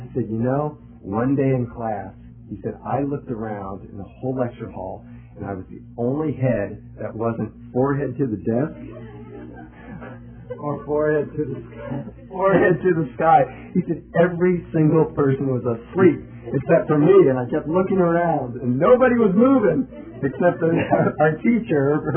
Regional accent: Ohio, United States; he was from New York, I was from Ohio, far away from our homes down in Florida

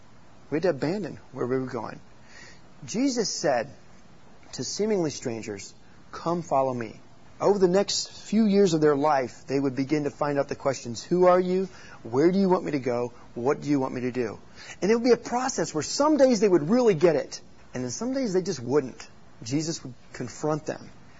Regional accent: Bethany, Oklahoma, United States; I grew up in Bethany, Oklahoma, very safe suburb of Oklahoma City

